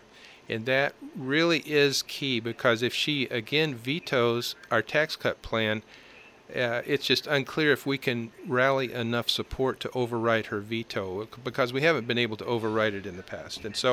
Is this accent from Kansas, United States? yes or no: yes; Coffeyville, Kansas, United States; I remember when I was growing up in Coffeyville, I built a radio on the roof of our house